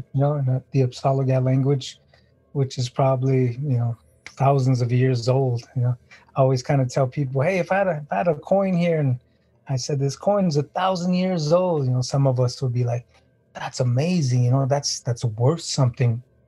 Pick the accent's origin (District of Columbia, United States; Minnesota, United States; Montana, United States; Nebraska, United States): Montana, United States; Crow Agency; also born or lived in Seattle; I was growing up, I was born in Seattle, grew up in Crow Agency, Montana, reservation life.